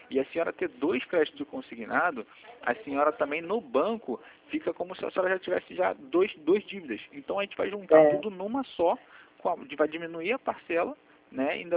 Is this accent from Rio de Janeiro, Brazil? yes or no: yes; Rio de Janeiro, Brazil; eu sou do Rio. Aqui no Rio, terça-feira foi feriado